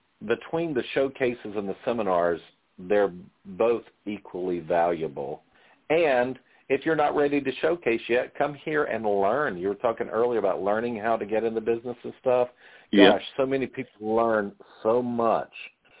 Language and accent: English; Chadbourn, North Carolina, United States; Well, my hometown right now is a population of only 1,600. When I was growing up there, it was about 2,200. It was a very viable town.